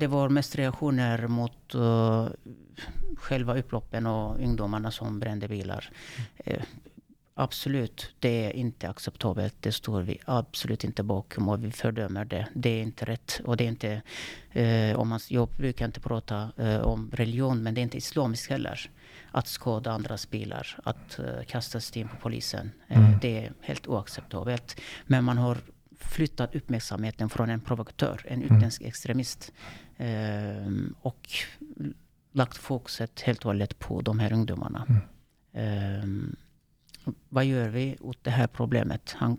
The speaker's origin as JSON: {"language": "Swedish", "town": "Kullo", "region": "Konya", "country": "Turkey", "tie": "born or raised there", "moved": "as an adult", "lives_now": "Sweden", "said": "Jag är född och uppvuxen i Turkiet. Kullo, en liten landsbygdsort i Konya. Det är inte längre landsbygd, man kan inte säga det, inte riktigt som förr, men ja, jag gick ut gymnasiet där. Efter gymnasiet flyttade jag till Sverige"}